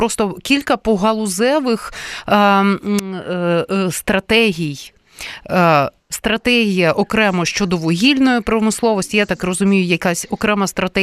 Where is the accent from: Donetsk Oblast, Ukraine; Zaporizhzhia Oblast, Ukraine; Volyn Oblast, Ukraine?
Donetsk Oblast, Ukraine; Donetsk; Я теж з Донецька